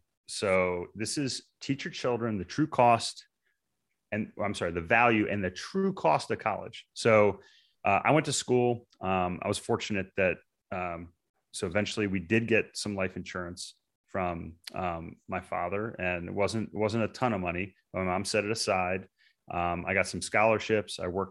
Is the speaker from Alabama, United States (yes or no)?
no; Maryland, United States; So for instance, I grew up in Maryland, but I went to school in Virginia.